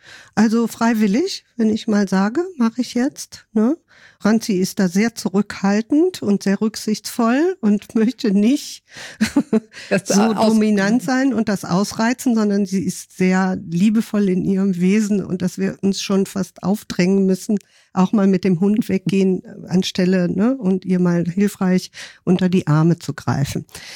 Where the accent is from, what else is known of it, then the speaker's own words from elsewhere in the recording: Rhineland, Germany; now in Hamburg, Germany; Ich komme aus dem Rheinland und habe dann dort in Hamburg hier dann mit einem Mann gelebt